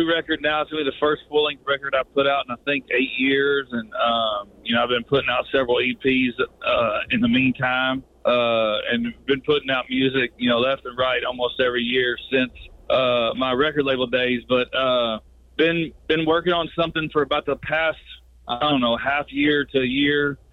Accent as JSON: {"language": "English", "region": "Missouri", "country": "United States", "tie": "born or raised there", "said": "And the reason why that's funny is I grew up in Southeast Missouri."}